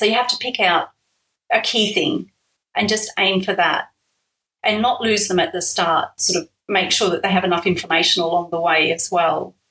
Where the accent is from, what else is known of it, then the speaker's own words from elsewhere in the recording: Queensland, Australia; So I grew up in North Queensland and I loved mathematics at school